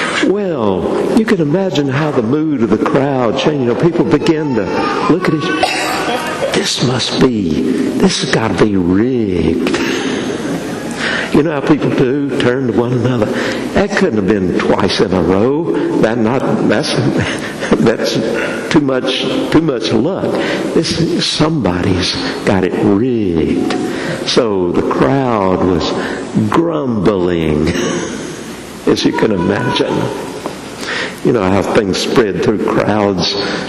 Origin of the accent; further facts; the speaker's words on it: Barnesville, Georgia, United States; It was in my hometown of Barnesville, Georgia, and I was probably 12 or 13 years old